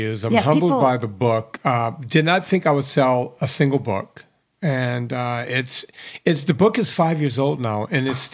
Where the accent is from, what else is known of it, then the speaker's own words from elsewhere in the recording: New Orleans, Louisiana, United States; moved away; I'm from the New Orleans area, and we knew each other. And when I first moved out here, I couldn't get anything rolling.